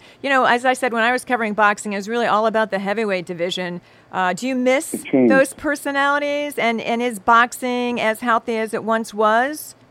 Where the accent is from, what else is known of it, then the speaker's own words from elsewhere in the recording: Ohio, United States; I grew up in Ohio.